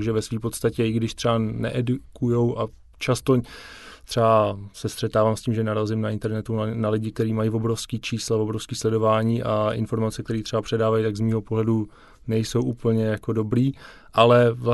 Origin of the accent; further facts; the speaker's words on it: Tábor, South Bohemian Region, Czechia; jsem z Tábora, což je prostě menší město